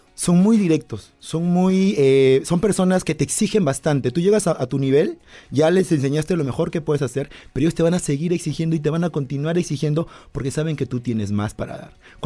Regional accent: Peru; Yo soy peruano, como tú lo dijiste, y ya vengo trabajando en esta empresa 10 años y desde Perú

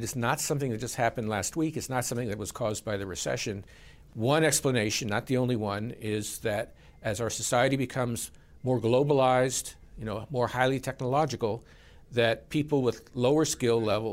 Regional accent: Dillon, United States; Unfortunately, Dillon, my hometown, did not have a theater.

